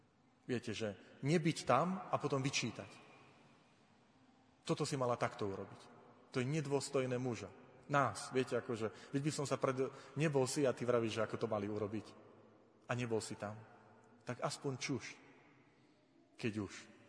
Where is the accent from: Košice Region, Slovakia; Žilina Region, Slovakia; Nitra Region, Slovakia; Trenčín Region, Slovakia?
Žilina Region, Slovakia; Tvrdošín; v mojom rodnom meste v Tvrdošíne